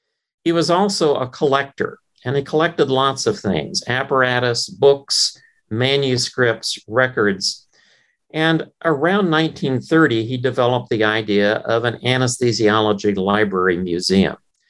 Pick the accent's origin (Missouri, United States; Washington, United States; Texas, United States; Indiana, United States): Indiana, United States; I'm from Indiana, so I'll make that point.